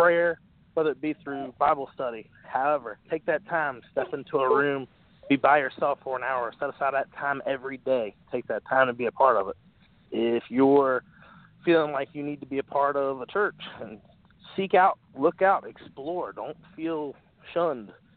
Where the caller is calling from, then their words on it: Chesapeake, Virginia, United States; I'm in Chesapeake, Virginia.